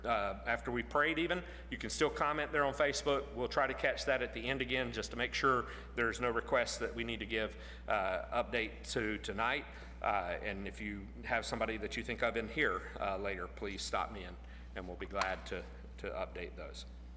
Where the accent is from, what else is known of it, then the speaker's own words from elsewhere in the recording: Florida, United States; but I'm originally from Florida, North Florida, so maybe it's from there.